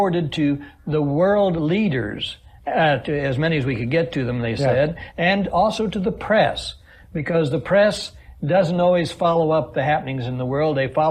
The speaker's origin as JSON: {"language": "English", "region": "Kansas", "country": "United States", "said": "I came from Kansas. Hard for me to say anything more than Smith and Brown, but I try."}